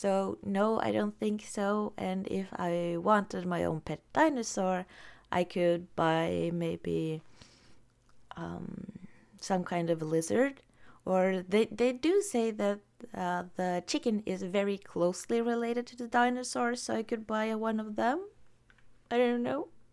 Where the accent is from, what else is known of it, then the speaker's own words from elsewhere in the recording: Norway; first language Norwegian; English is a second language; No, thank you, but I am Norwegian. But that's a good compliment to get.